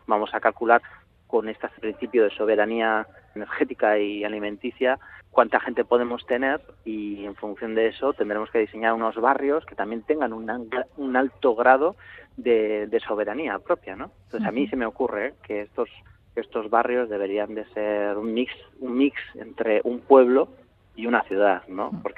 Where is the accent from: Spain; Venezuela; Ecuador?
Spain; Getxo, Basque Country; he citado Guecho, ¿no? Que es de donde soy yo.